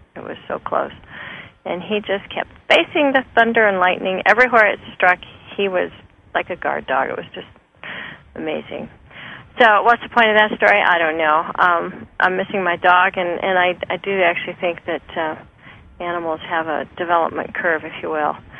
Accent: Oregon, United States; Oregon's my home state.

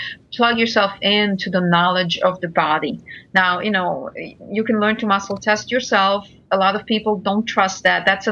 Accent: Italy; I'm from Italy, so I take them home, get to travel with a real Italian.

